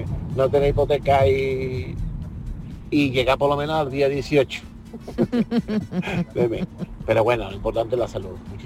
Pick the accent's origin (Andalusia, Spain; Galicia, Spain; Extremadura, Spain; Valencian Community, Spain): Andalusia, Spain; Seville; de Sevilla.